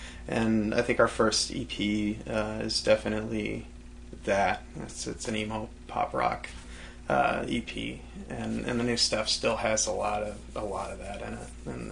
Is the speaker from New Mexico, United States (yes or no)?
yes; New Mexico, United States; now in Illinois, United States; And I mean, I grew up in New Mexico, and I've lived in Illinois for 10 years or so.